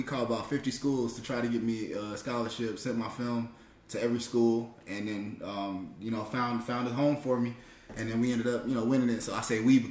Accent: Miami, Florida, United States; also born or lived in Atlanta; I'm from Miami, Florida. I moved to Atlanta, Georgia when I was really, really young.

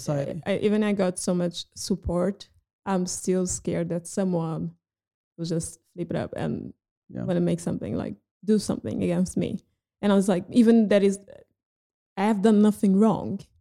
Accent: Portugal; like a teenager growing up in Portugal

